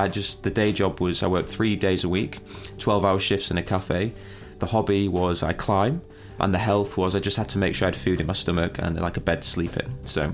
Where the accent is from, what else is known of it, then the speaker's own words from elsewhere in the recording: York, Yorkshire and the Humber, United Kingdom; now in Manchester, United Kingdom; I'm based in Manchester right now, but I grew up in York.